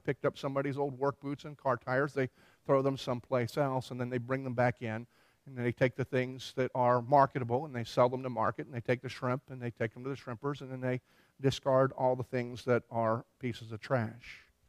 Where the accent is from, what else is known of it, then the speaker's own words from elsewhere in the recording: Philadelphia, Pennsylvania, United States; I grew up in Philadelphia and there were people that wondered that at one point.